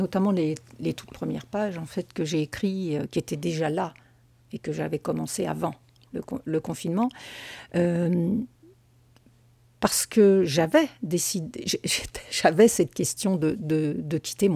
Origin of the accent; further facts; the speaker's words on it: France; Et avec ma mère française, et je suis française, pas seulement parce que j'ai une mère française